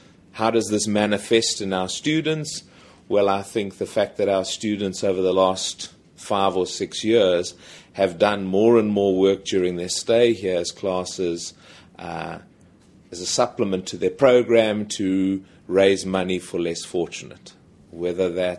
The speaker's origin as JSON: {"language": "English", "country": "South Africa", "lives_now": "Netherlands", "said": "I speak as a foreigner here, as a South African"}